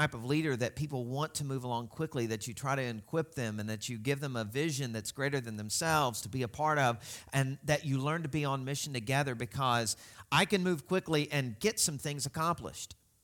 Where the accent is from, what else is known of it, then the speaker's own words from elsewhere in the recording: Southern US, United States; Which always wigs me out because I'm from the South